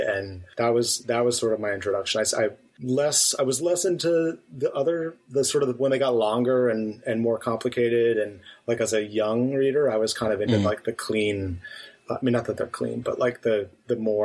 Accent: Maine, United States; I grew up in Maine. And so there was this like, oh, there's this guy from Maine.

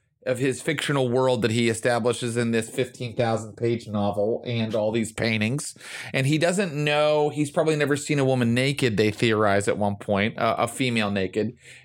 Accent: West Virginia, United States; So I went, I was Pentecostal too, from West Virginia.

